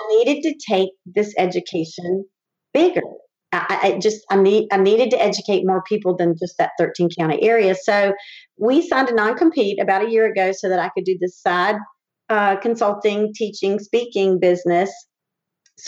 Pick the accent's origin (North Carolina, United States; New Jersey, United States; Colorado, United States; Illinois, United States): North Carolina, United States; Winston-Salem; But when I came back to my hometown of Winston-Salem, I did not want to get on a plane anymore.